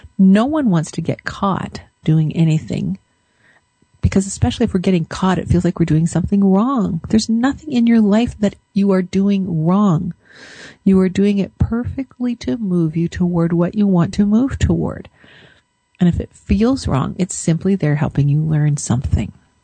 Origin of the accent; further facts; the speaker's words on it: Canada; Please know that I'm from Canada